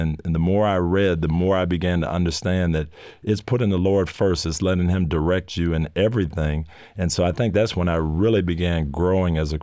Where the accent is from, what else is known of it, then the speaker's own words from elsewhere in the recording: Michigan, United States; As a matter of fact, I grew up in Michigan, and I was recruited by your favorite school, USC.